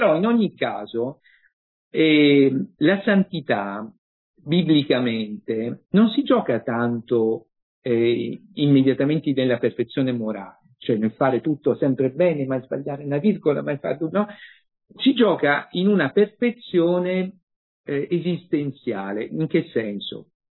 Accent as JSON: {"language": "Italian", "town": "Grottaglie", "region": "Apulia", "country": "Italy", "tie": "born or raised there", "said": "nel senso che il mio paese è Grottaglie, c'è un grottagliese, nel 1700, gesuita, fra l'altro"}